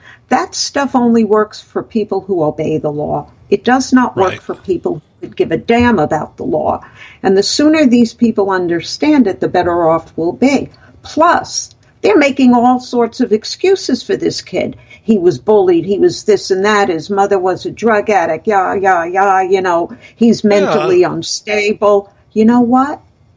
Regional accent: Florida, United States; This is not the same type of case like Parkland in my home state of Florida, not far from where I am.

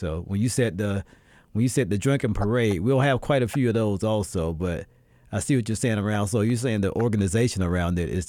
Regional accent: South Carolina, United States; I'm from South Carolina myself, so I get foggy on the New England history sometimes.

